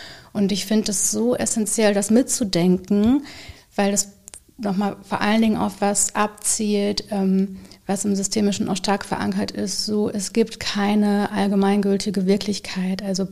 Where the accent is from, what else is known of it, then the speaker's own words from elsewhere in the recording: Dortmund, North Rhine-Westphalia, Germany; Ich komme aus Dortmund. Habe einen 4-jährigen Sohn, vielleicht noch ein bisschen was Privates. Bin letztes Jahr 40 geworden.